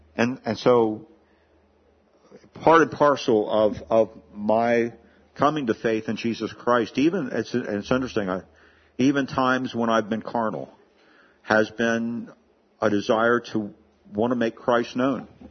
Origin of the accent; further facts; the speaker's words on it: Hagerstown, Maryland, United States; And eventually wound up in what was my hometown, Hagerstown, Maryland.